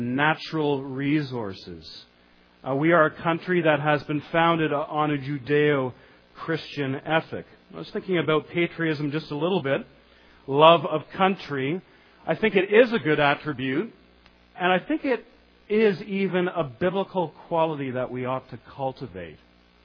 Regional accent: Canada; I'm probably about as patriotic a Canadian as you can find out there.

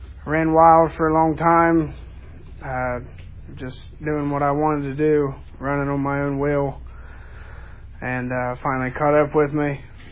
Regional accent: Jackson, Ohio, United States; I'm 27 from Jackson, Ohio. I was born and raised there. I come from a Christian background, was raised in church.

